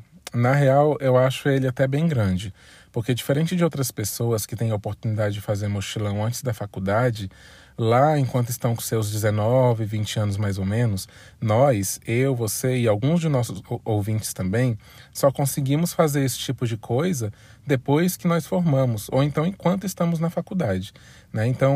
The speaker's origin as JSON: {"language": "Portuguese", "region": "Rio de Janeiro", "country": "Brazil", "said": "tenho 27 anos e sou do Rio."}